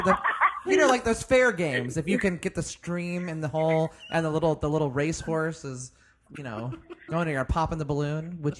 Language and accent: English; Indiana, United States; It's like how it used to be when I grew up in Indiana.